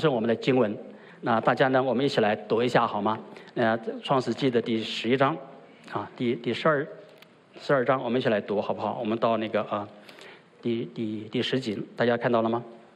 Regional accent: China; 所以我们中国人在跟人家良好的追求，一路走好，不知道往哪儿走啊

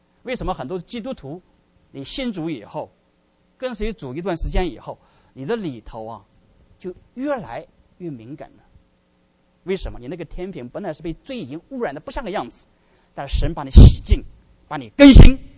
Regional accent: China; 我们中国人道德底线是什么？

